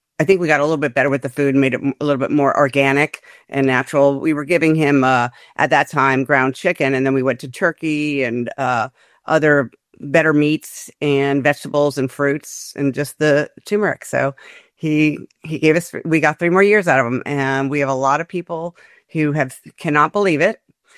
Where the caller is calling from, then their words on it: Alexandria, Virginia, United States; I'm coming from Alexandria, Virginia, and we had an 80 degree day yesterday, and we're back down in the 50s and rainy.